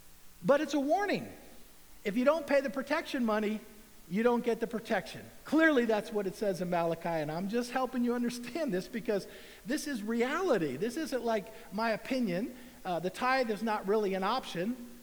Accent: United States; I'm American. I love hot dogs. I love pizza.

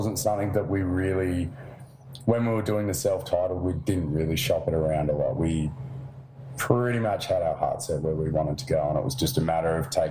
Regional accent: Tasmania, Australia; we're from Tasmania, which is pretty much as far as you can get from any sort of touring market.

